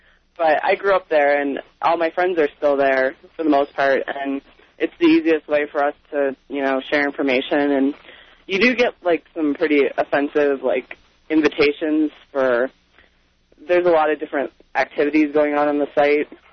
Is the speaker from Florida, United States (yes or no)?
no; Chicago, Illinois, United States; I'm from Chicago originally, and I use it for talking to all my friends back there.